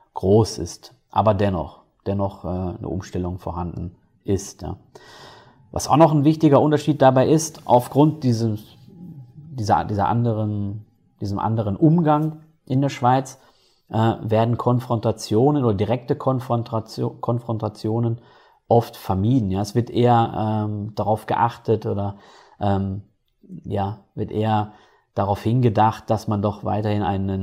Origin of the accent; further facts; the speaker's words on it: North Rhine-Westphalia, Germany; Ich komme zum Beispiel aus Nordrhein-Westfalen, ja, speziell aus dem Ruhrgebiet